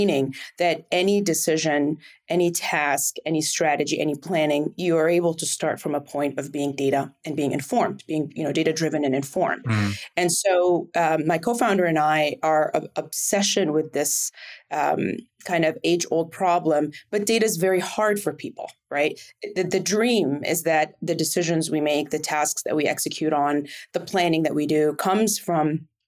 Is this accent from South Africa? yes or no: no; Cairo, Cairo Governorate, Egypt; moved away as an adult; now in United States; So I'm born and raised in Cairo, Egypt. I came to the United States to do what all great immigrants do, is study.